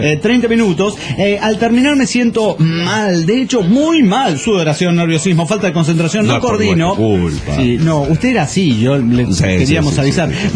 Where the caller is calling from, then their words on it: Quito, Pichincha, Ecuador; de Quito, Ecuador.